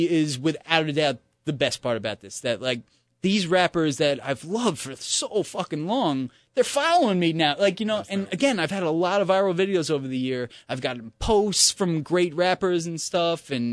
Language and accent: English; New York, United States; as a New Yorker fan of hip hop